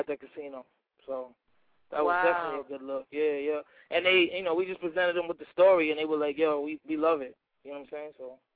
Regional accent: Providence, Rhode Island, United States; He's from Pawtucket. I'm from Providence, which is not far

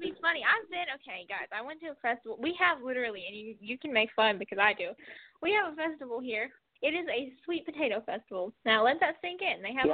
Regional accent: Alabama, United States; Like, I'm from Alabama, but I'm not that country.

